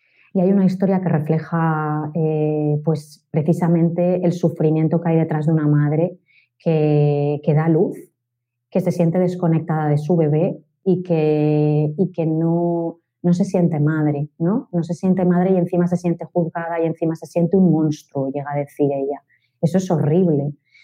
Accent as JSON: {"language": "Spanish", "town": "Valencia", "region": "Valencian Community", "country": "Spain", "said": "me llegaron bastantes historias, no solamente de Valencia, que yo soy de Valencia, sino del resto de España"}